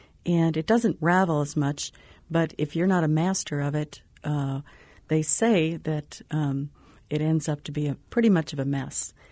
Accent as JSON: {"language": "English", "region": "Wisconsin", "country": "United States", "tie": "born or raised there", "said": "I grew up in Wisconsin, so we spent a lot of time indoors."}